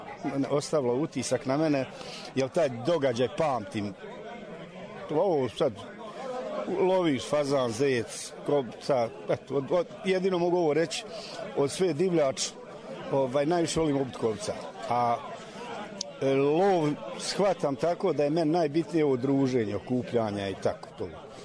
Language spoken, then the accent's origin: Serbian; Liješće, Bosnia & Herzegovina; iz Liješća sam, imam 64 godine.